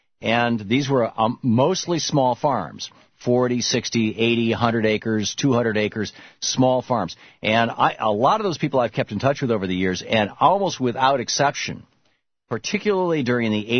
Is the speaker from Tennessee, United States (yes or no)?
no; Michigan, United States; I mean, I grew up in Michigan in the center of farmland. I mean, all around me was farmland